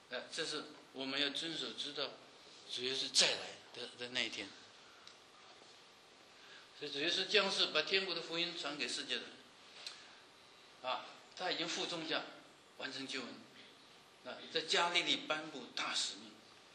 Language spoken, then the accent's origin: Chinese; China; 为我们中国人，主啊，你是中国人的救主。